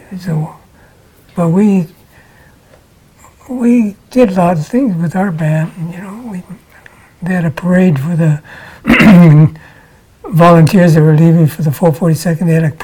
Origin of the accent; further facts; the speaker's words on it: Redlands, California, United States; born there; I was born in Redlands, California.